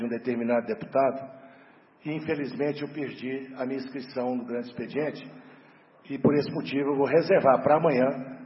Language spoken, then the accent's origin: Portuguese; Northeast Region, Brazil; moved away; Embora eu não esteja no Nordeste, sou nordestino e o meu sangue que corre na minha veia é nordestino. E aqui eu estou aqui no Centro-Oeste Brasileiro